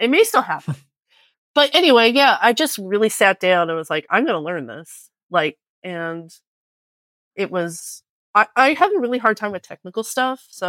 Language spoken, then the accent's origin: English; Florida, United States; so I grew up partly in South Florida, extremely influential on me.